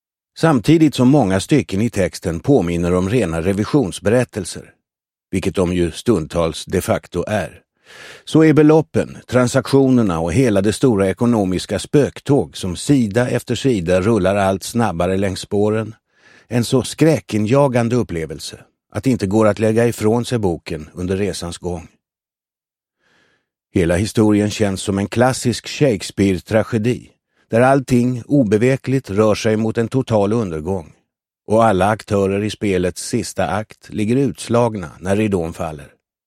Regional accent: Fagersta, Västmanland County, Sweden; born there; Jag är född i Fagersta.

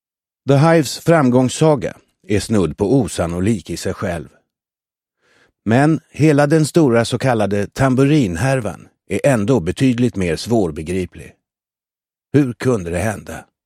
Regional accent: Fagersta, Västmanland County, Sweden; born there; Jag är född i Fagersta.

